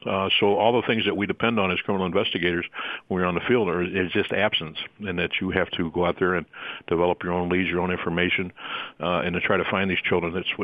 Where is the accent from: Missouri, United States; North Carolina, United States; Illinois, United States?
Missouri, United States; St. Louis; from St. Louis, from my hometown